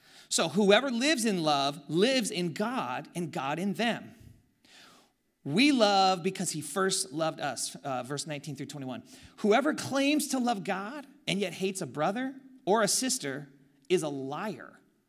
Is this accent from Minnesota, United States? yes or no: no; Oakland, California, United States; I'm from Oakland, so I could talk about Oakland Raiders, okay?